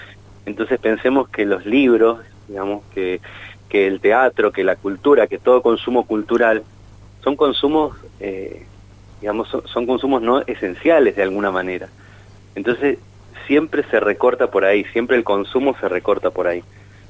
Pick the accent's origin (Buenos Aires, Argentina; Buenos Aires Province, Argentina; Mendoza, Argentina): Mendoza, Argentina; San Rafael; born there; yo nací en un barrio, en San Rafael, en Pueblo de Amante.